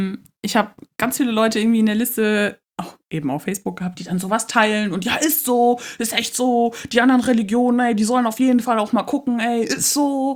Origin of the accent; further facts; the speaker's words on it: Cologne, North Rhine-Westphalia, Germany; Ich komme aus Köln